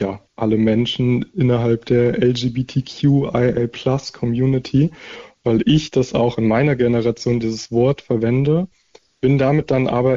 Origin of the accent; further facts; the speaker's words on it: Hannover, Lower Saxony, Germany; in Hannover, meine Heimatstadt